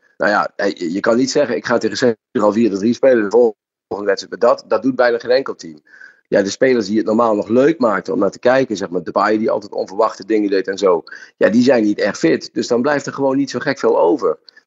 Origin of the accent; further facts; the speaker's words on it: Netherlands; Ik vind het echt heel erg jammer, want als Nederlanders zijn we toch een beetje verwend.